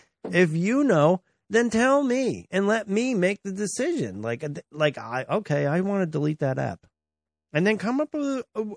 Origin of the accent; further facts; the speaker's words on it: United States; I'm an American, goddammit. I pay taxes.